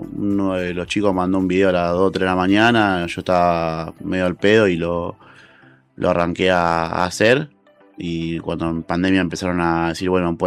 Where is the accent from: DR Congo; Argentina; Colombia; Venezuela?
Argentina; Lugano, Buenos Aires; soy de Lugano, tengo una hamburguesería ya hace 5 años.